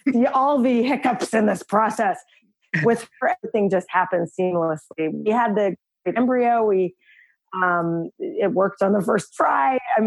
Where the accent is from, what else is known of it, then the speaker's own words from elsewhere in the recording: New York, United States; I'm a New Yorker, so I don't have a car.